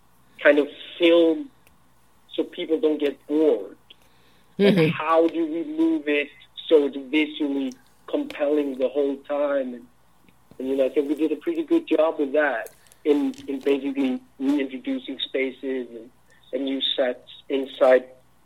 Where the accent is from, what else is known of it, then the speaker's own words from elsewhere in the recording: Iceland; This is basically kind of loosely based on people that I grew up with here in Iceland